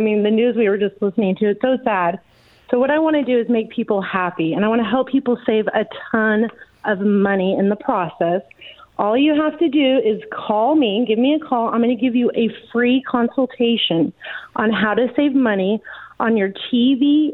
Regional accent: Roseburg, Oregon, United States; it's a local Roseburg number because I'm from Roseburg

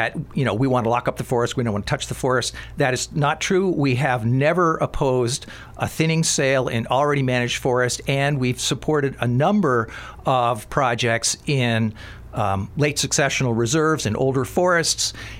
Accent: New England, United States; I had never seen a clear cut growing up in New England, which is where I grew up for the first 25 years of my life

